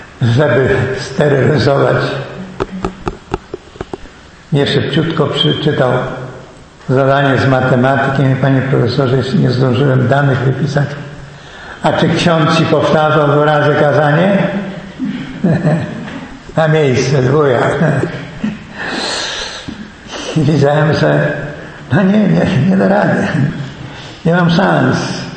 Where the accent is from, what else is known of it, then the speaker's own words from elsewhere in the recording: Lublin Voivodeship, Poland; pochodzę z Roztocza, z Lubelskiego kiedyś, teraz to jest za mój szczyzna. robiłem małą maturę w Tomaszowie Lubelskim